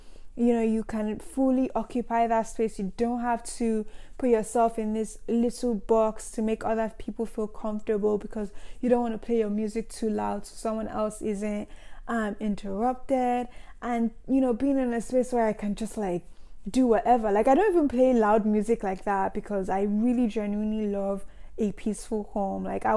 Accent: Nigeria; growing up in Nigeria, you know, being in schools that I never really liked.

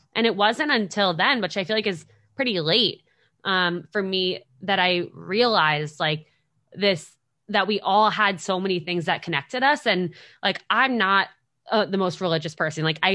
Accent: New York, United States; I grew up in Westchester, like my town was predominantly Jewish and I went to camp and I had like Jewish friends from there

